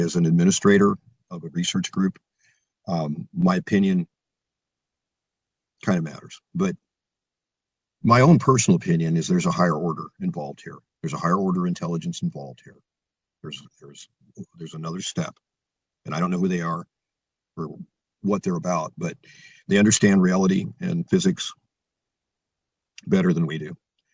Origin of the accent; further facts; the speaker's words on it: Montana, United States; I'm from Montana, okay? And I grew up in a time when nobody really had an answer for any of this.